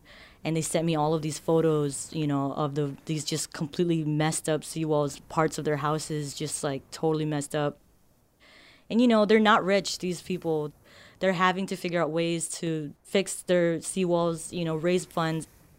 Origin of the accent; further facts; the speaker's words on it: Marshall Islands; I'm from the Marshall Islands. The Marshall Islands is in the northern Pacific Ocean, and it's in an area called Micronesia. It's a small country. It's not very developed.